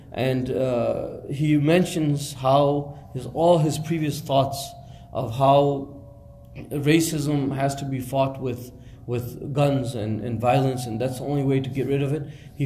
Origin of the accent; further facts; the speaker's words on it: United States; "You're American?" I said, "Yeah."